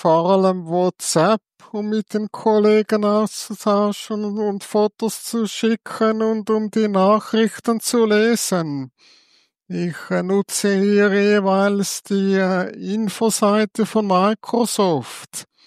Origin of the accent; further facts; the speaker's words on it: Zurich, Switzerland; ich bin in Zürich aufgewachsen. Mein Vater kommt aus Bern und meine Mutter aus dem Thurgau. Aufgewachsen am Zürichberg.